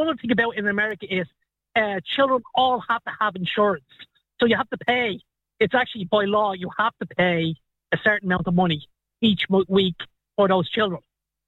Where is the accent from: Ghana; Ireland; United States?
Ireland; Dublin, Leinster; No, well, I'm originally from Dublin, from Cabra in Dublin.